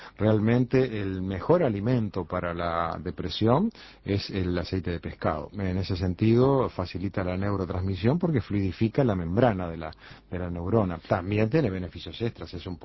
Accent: Uruguay; como muchos uruguayos

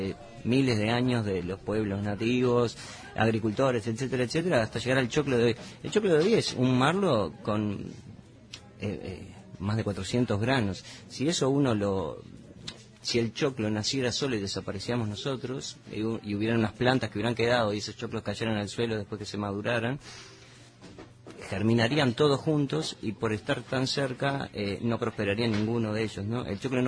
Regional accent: Montevideo, Uruguay; now in Canelones, Uruguay; soy de Canelones, estoy en Canelones viviendo, soy de Montevideo, estoy en Canelones, en la zona de Sauce

